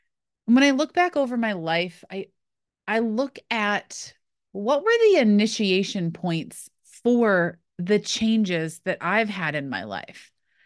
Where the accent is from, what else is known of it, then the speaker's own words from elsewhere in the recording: New York, United States; Growing up in Western New York, buffalo wings and blue cheese were a thing for me.